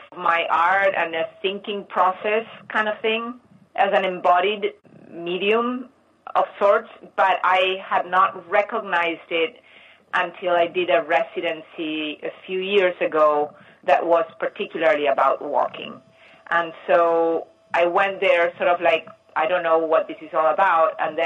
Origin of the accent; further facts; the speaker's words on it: Argentina; moved away as an adult; also born or lived in Mexico; now in Brooklyn, United States; I grew up in Argentina, in Mexico first, and then in Argentina. My family is from Argentina. And then I came to the States a couple of times. One was for college, and then I went back to Argentina, and then I came back 20 years ago.